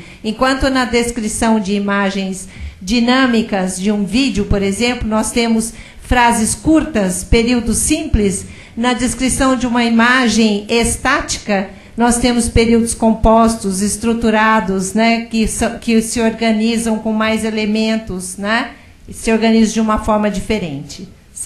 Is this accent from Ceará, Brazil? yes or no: no; Minas Gerais, Brazil; now in São Paulo, Brazil; Eu não sou paulista, eu não sou mineira. Moro em São Paulo, mas sou mineira.